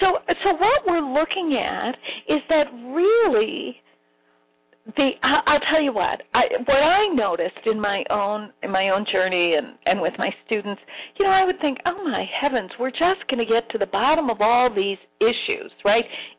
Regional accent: Chicago, Illinois, United States; I mean, I was raised in Chicago, actually.

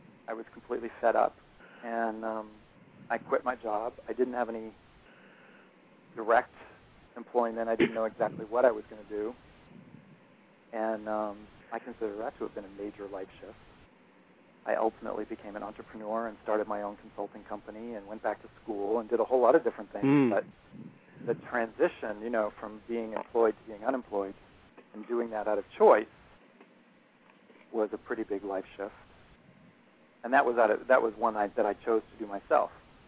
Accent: Boston, Massachusetts, United States; I'm from Boston.

